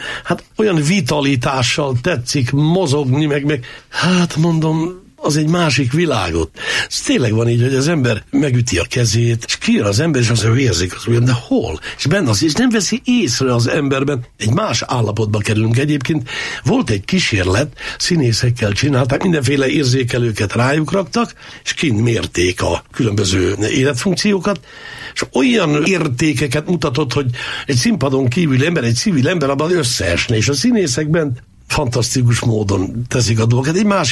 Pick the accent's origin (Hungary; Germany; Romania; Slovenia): Hungary; Miskolc, Borsod-Abaúj-Zemplén; born there; Én, aki egy olyan helyen születtem, Miskolcon, a régi Dankó Pista utcán, az úgynevezett Gordonyban, ahol nagyon vegyes lakosság volt, de nagyon sokan laktunk ott, mi romák is.